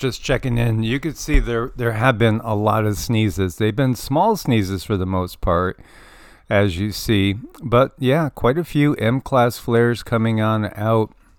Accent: Connecticut, United States; I grew up in Connecticut in Fairfield County

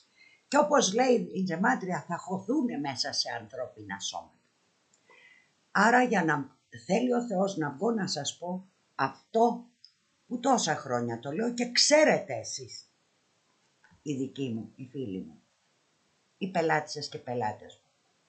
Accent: Athens, Attica, Greece; moved away as an adult; now in United States; Εγώ γεννήθηκα και μεγάλωσα σε κοιλάδα, στην Αθήνα, στην Αττική. Στην Αμερική που πήγα, το πρώτο μέρος που έζησα, βρέθηκα στο San Fernando Valley

